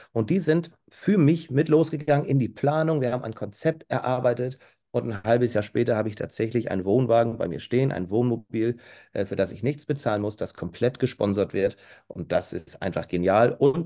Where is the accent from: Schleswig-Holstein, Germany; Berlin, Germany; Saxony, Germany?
Schleswig-Holstein, Germany; Husum; Und Husum ist eben eine davon. Das ist meine Heimatstadt.